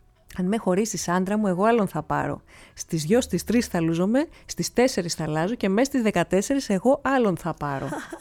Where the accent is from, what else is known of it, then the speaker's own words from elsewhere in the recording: Kerasovo, Epirus, Greece; Εγώ είμαι από την Ήπειρο, είμαι από το Κεράσο, έτσι, στην Κόνιτσα. Δεν μεγάλωσα εκεί, πήγαινα τα καλοκαίρια. Είχα και μια γιαγιά Ηπειρώτησα